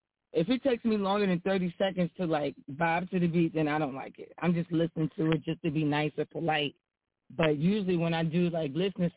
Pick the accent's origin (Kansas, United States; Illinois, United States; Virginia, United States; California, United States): Virginia, United States; Richmond; Well, I'm from Richmond, born and raised.